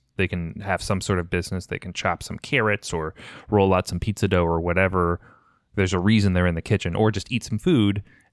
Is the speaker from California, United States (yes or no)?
yes; Sacramento, California, United States; Whereas like a kitchen the same size in my hometown, right? Sacramento, which is no slouch, is a cool city.